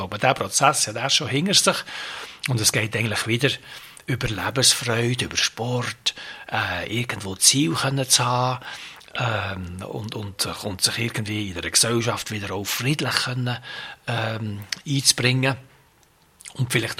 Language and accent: German; Switzerland; mit dem Privileg, das ich habe, als Schweizer Bürger Demokratie gelernt zu haben, Demokratie zu leben